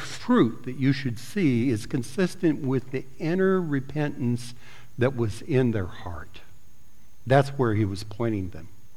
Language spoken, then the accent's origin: English; Colorado, United States; And they had a mine where I was growing up in Colorado, a coal mine.